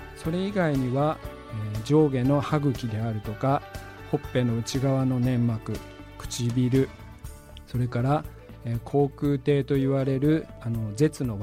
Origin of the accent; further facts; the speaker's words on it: Hakodate, Hokkaido, Japan; moved away as an adult; now in Niigata, Japan; 出身は北海道函館市なんですが、大学に入るのをきっかけに新潟県に来てから、早40年が経とうとしています。もう完全に新潟県人で、自然に新潟弁が口に出るような状況になりました。